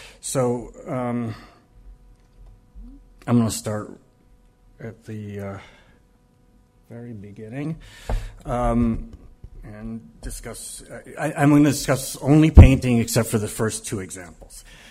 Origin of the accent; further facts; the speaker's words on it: Chicago, Illinois, United States; I was growing up on the South Side, Hyde Park, Chicago, and my father was doing science research at the University of Chicago.